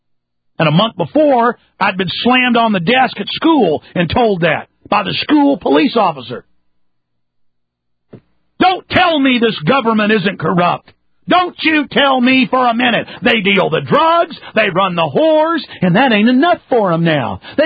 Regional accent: Rockwall, Texas, United States; growing up in Rockwall, Texas, I had the police pull me over, take me to jail for no reason, claiming disorderly conduct.

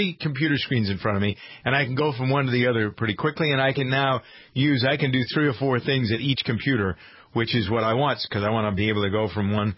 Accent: Boston, Massachusetts, United States; I'm from Boston.

